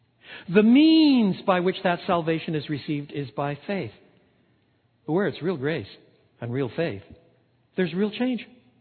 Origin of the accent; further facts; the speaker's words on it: Canada; also born or lived in England; now in Chicago, United States; Now, I'm from Chicago, and before that I'm from Canada, and I lived for a long time in England.